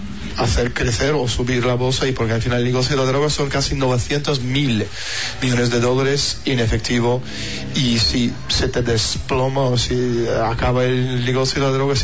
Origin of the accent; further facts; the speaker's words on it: Russia; accent: Russian; en las películas los rusos hablan alemán, con un acento alemán, y nosotros hablamos con un acento ruso.